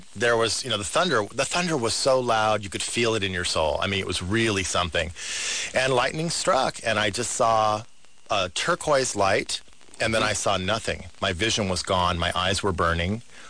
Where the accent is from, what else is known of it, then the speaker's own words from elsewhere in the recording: Burbank, California, United States; I'm from Burbank. I'm a local kid, you know, guy.